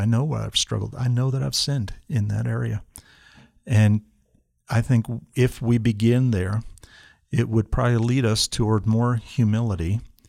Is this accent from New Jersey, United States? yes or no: yes; New Jersey, United States; But I come from the East Coast, state of New Jersey. New Jersey is a small state, and it's really divided north and south. And we were in the north